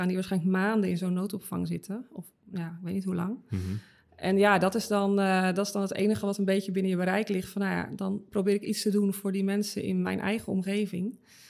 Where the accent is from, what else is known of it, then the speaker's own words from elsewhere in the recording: Netherlands; En ja, wij willen altijd heel bescheiden blijven. Als Nederlanders.